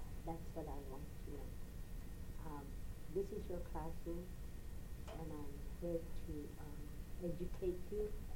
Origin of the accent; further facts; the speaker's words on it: Kaktovik, Alaska, United States; born there; My grandfather was one of the leaders in our village where I was born. I was born in Kahlon. Kahlonik, Alaska. K-A-K-T-O-V-I-K.